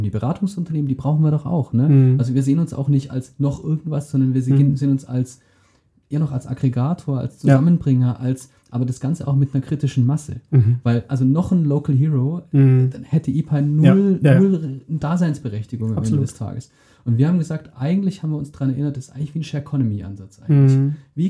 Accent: Tübingen, Baden-Württemberg, Germany; Natürlich gibt es in meiner Heimatstadt in Tübingen fantastische, auch vor allem forschungsnahe KI-Aktivitäten.

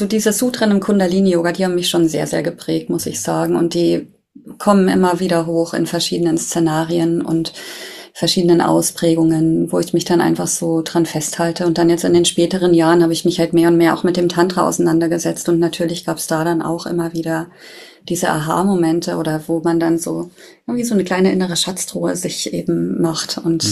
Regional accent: Bavaria, Germany; ich komme aus Bayern

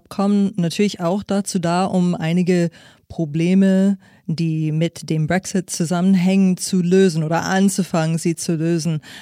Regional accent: United States; Ist das mit dem, was wir in meinem Heimatland in den USA sehen, vergleichbar?

